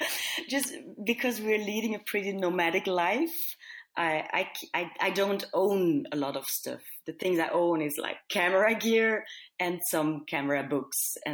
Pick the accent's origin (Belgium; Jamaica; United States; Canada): Belgium; English is a second language; So I thought, wow, National Geographic just shoots next to my hometown.